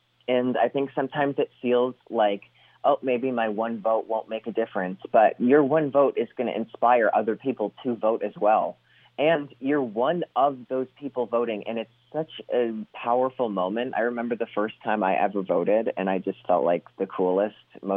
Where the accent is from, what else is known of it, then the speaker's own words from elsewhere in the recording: Scranton, Pennsylvania, United States; You know, I'm also from Scranton and I wear that just as proudly as I wear being gay.